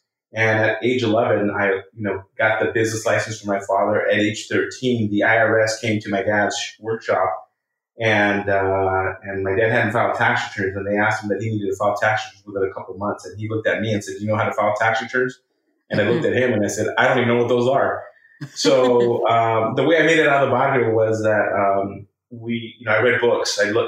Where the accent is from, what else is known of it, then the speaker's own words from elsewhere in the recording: Boyle Heights, California, United States; I was born and raised in Boyle Heights, California, and back in the 60s and 70s, a pretty rough neighborhood.